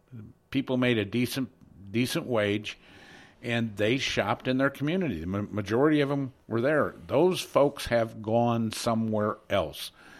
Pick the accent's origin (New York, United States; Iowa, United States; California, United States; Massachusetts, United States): Iowa, United States; Sioux City; the life that I lived when I grew up in Sioux City in the 70s, the 60s and 70s.